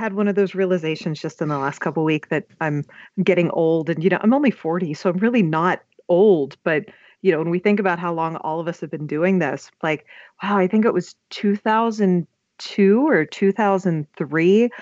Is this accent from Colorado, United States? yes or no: no; Pittsburgh, Pennsylvania, United States; I'm from Pittsburgh.